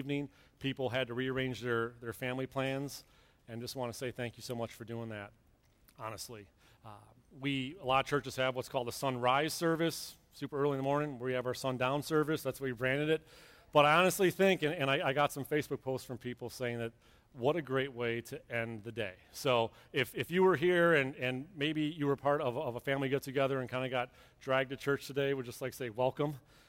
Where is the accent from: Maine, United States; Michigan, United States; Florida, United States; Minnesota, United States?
Michigan, United States; Clinton Township; Her family is born and raised in Utica, and I was in Clinton Township.